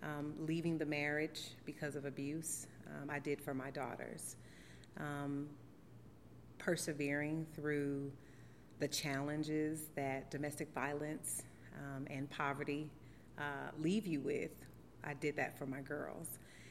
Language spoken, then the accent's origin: English; St. Louis, Missouri, United States; now in Georgia, United States; Originally from St. Louis, Missouri. I've been here in Georgia since 2002.